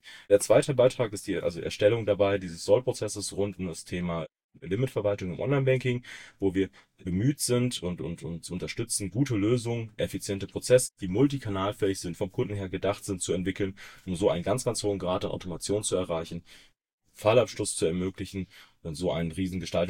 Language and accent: German; North Rhine-Westphalia, Germany; Am Nachnamen kann man vermuten, woher ich komme, nämlich aus dem Westfalen, aus dem Münsterland.